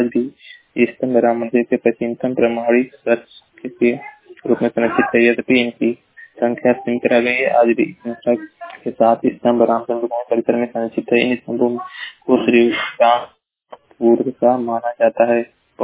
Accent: Uttar Pradesh, India; मैं जिला महाराजगंज का निवासी हूँ।

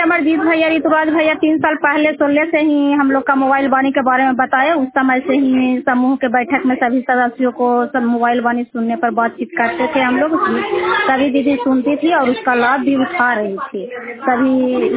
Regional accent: Jaswantpur, Bihar, India; मैं जसवंतपुर गांव चंडी ब्लॉक की रहने वाली हूँ।

